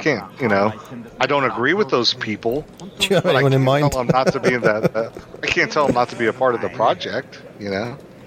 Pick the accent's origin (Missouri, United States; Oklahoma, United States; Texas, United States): Texas, United States; I only know Dick Murdoch's from Texas because, well, I'm from Texas, and Texas is all that matters.